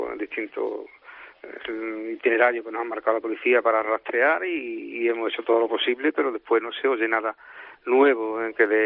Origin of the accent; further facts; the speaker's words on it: El Campillo, Andalusia, Spain; el Campillo, yo soy de allí, yo soy del Campillo. Entonces el Campillo es un pueblo minero, un pueblo tranquilo, donde nunca parece que ocurre nada